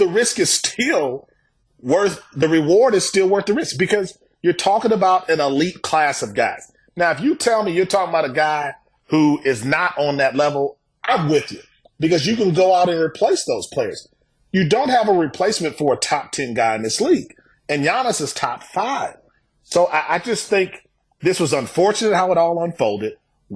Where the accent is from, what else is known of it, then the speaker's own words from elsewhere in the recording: Milwaukee, Wisconsin, United States; I grew up in Milwaukee, love the name the Milwaukee Bucks.